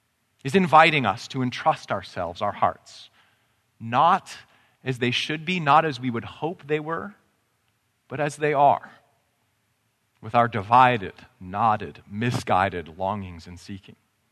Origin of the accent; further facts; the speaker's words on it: Canada; I'm Canadian. It seems kind of polite and Canadian to want such a thing.